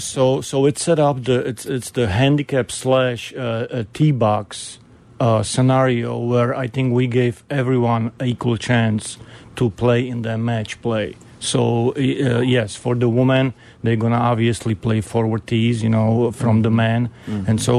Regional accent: Czechia; English is a second language; now in Chicago, United States; Well, I live in south suburbs right now, but originally from Czechoslovakia.

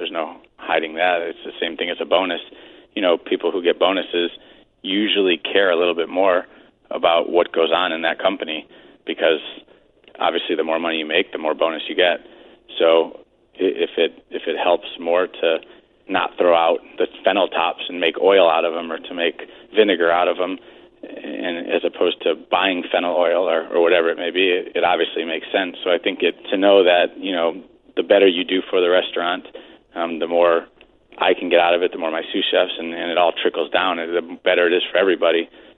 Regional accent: Cleveland, Ohio, United States; also born or lived in New York / Europe; I'm from Cleveland originally, and, you know, living in New York for a bit, in Europe for a bit, I just wanted to be somewhere semi-close to home

